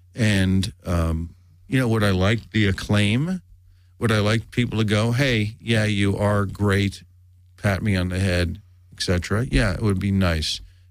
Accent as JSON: {"language": "English", "region": "New York", "country": "United States", "tie": "born or raised there", "also_born_or_lived": "Montreal, Canada"}